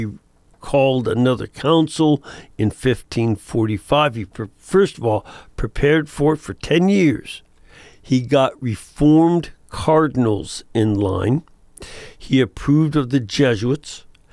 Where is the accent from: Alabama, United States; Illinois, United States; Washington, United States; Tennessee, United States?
Illinois, United States; Chicago; I'm from Chicago originally.